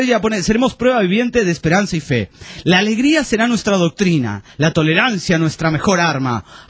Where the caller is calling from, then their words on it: Panama; de Panamá.